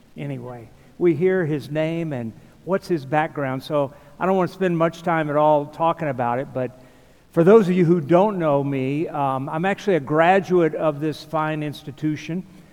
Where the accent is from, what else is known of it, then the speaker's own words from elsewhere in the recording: Pensacola, Florida, United States; also born or lived in St. Louis; Met my wife here. She's from Iowa. I'm from Pensacola, Florida.